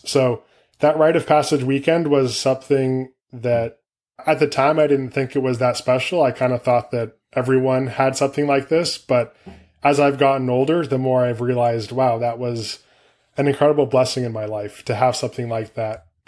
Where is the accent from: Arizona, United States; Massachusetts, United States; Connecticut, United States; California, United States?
California, United States; Starting from the beginning, born and raised in the Bay Area of California, I have three brothers, no sisters.